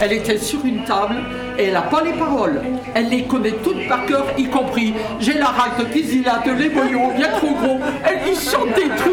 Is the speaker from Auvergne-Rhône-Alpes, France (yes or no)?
yes; Auvergne-Rhône-Alpes, France; Moi, je suis venu ici à la retraite pour ça. Moi, je suis savoyard d'origine